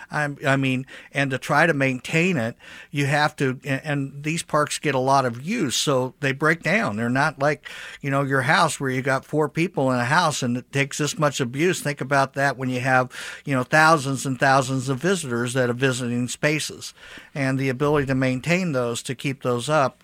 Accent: Indianapolis, Indiana, United States; So I'm from Indianapolis and we have 162 miles of paved trail.

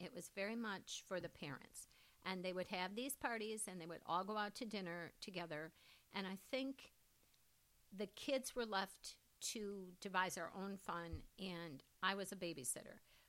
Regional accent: St. Regis Falls, New York, United States; age 65, of St. Regis Falls, New York.

